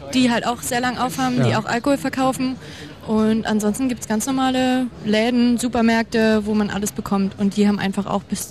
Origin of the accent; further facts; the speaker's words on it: Rhineland-Palatinate, Germany; Ich komme ursprünglich aus der Eifel, aus in Rheinland-Pfalz, ja.